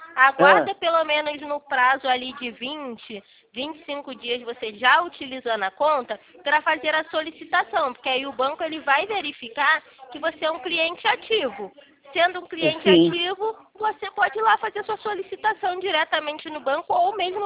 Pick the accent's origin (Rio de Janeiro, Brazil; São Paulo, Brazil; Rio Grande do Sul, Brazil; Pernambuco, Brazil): Rio de Janeiro, Brazil; eu sou do Rio.